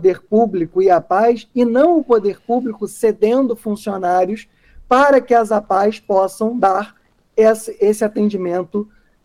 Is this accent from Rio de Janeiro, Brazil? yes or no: yes; Rio de Janeiro, Brazil; eu sou do estado do Rio de Janeiro, sou advogado do Rio de Janeiro